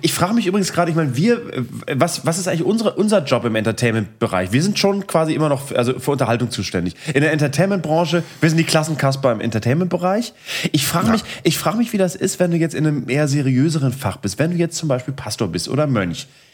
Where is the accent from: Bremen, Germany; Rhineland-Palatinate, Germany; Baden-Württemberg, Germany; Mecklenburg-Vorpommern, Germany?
Bremen, Germany; born there; Als gebürtiger Bremer und verheirateter Familienvater, Mitte 30